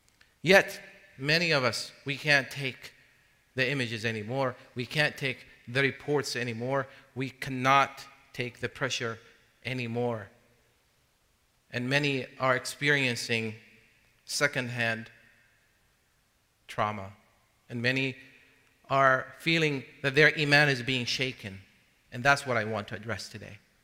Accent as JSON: {"language": "English", "country": "United States", "said": "And obviously here, as American Muslims, as taxpayers, there's that added responsibility, that added sense of guilt."}